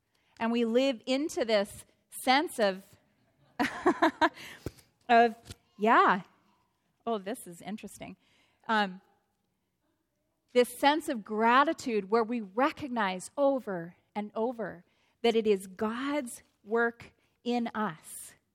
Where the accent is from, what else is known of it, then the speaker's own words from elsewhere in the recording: Wetaskiwin, Alberta, Canada; And actually, the climax of what happens in the book happens in Wetaskiwin. That's my hometown.